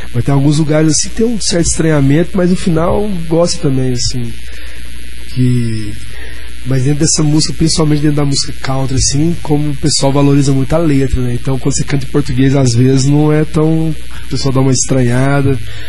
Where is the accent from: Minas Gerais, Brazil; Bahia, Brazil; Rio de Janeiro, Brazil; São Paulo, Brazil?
Minas Gerais, Brazil; porque sou mineiro do interior, né? Da roça mesmo, assim, né? Então eu cresci ouvindo modão mesmo